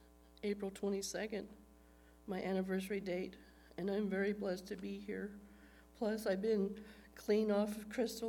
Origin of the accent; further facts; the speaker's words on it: Wenatchee, Washington, United States; from Wenatchee, Washington.